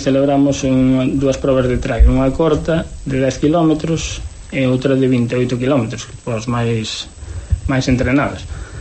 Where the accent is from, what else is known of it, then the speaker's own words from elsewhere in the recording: Barreiros, Galicia, Spain; eu son de, sí, son de Barreiros, de Benquerencia, de parroquia, pero estudiei nas Moixas en Ribadeo.